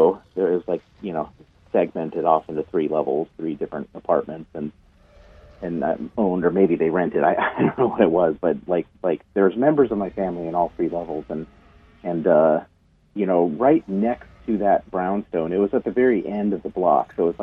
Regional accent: Chicago, Illinois, United States; born there; also born or lived in New Mexico; so I was born in Chicago, but I lived in New Mexico

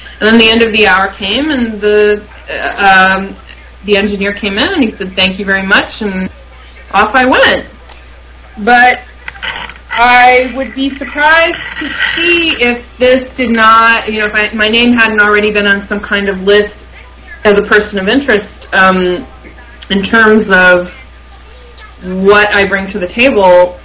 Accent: Athens, Ohio, United States; born or raised there

